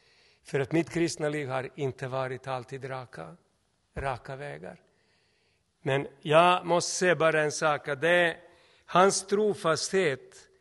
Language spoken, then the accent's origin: Swedish; Serbia; now in Sweden; Jag hade ingenting i stort sett i livet då. Jag hade en liten väska när jag kom från Serbien.